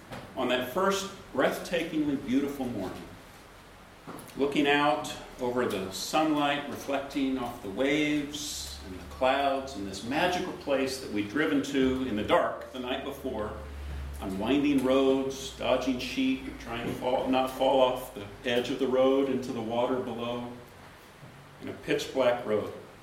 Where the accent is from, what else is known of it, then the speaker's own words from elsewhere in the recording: Virginia, United States; And we come from Virginia. We didn't even know what thistles were.